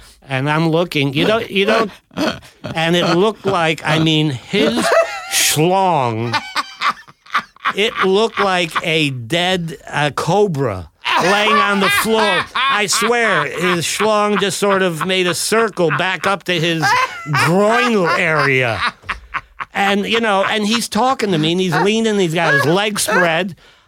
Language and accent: English; Ohio, United States; And I'm this guy from Ohio.